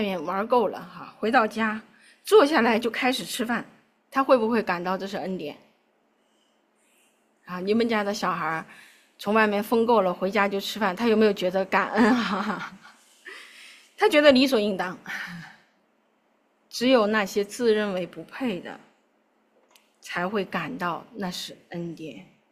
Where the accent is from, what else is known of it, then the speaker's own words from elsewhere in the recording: China; 直到今天，其实我们这些后世的中国人仍然享受着他们带来的恩惠